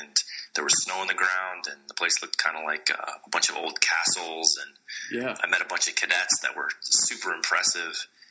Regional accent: Cape Coral, Florida, United States; So I grew up down in Southwest Florida, in Cape Coral, Florida, which is often confused with Cape Canaveral, Florida, or Coral Springs, but it's neither. It's a little place that's kind of quiet down in the southwest part of the state.

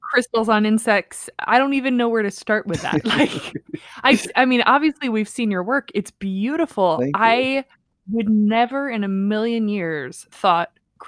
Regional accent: Midwest, United States; I am not from Oklahoma. I did grow up in the Midwest, but I would not have thought of Tulsa as a creative hotbed.

